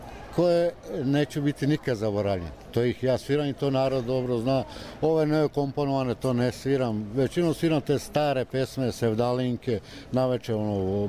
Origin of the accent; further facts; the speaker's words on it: Šabac, Mačva District, Serbia; ja sam iz Srbije, inače. Ja sam iz Šapca. A Šabac je poznat cijeloj Jugoslaviji po muzičarima.